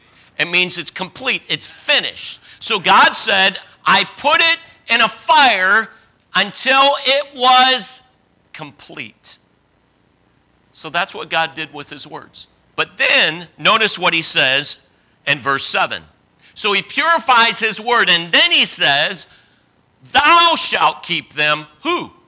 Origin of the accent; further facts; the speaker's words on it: Cleveland, Ohio, United States; growing up, I grew up in Cleveland, Ohio under Roy Thompson.